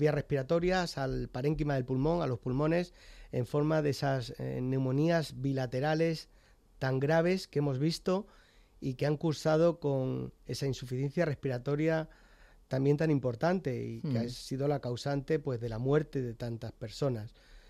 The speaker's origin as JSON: {"language": "Spanish", "town": "Yecla", "region": "Region of Murcia", "country": "Spain", "tie": "born or raised there", "moved": "yes", "lives_now": "Madrid, Spain", "said": "cuando vine desde Murcia, desde mi pueblo, desde Yecla a Madrid, y ya me quedé."}